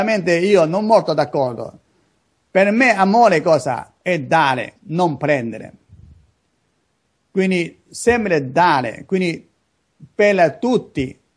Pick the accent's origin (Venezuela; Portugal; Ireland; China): China; Italian is a second language; now in Italy; Per esempio io sono cinese, io devo sempre dentro c'è il mio stato. Come io oggi sempre stato Italia, 20 anni d'Italia